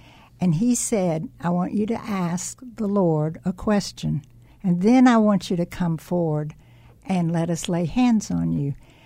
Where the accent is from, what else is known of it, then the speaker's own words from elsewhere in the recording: Waycross, Georgia, United States; born there; now in Jacksonville, United States; I was born in Waycross, Georgia.